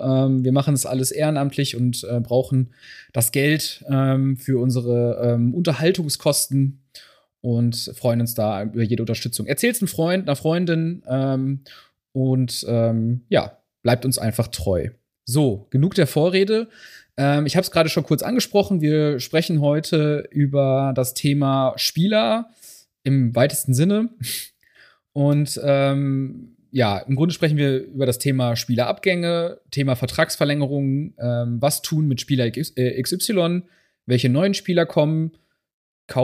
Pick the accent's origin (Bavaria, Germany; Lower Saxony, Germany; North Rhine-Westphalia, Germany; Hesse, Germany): North Rhine-Westphalia, Germany; Also das ist als Westfale das größte Lob, was du kriegen kannst.